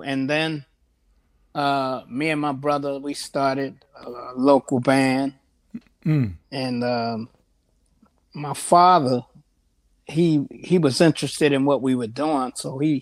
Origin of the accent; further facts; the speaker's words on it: Baltimore, Maryland, United States; also born or lived in New Jersey; now in Chicago, United States; I was born in Jersey, but I'm from Baltimore.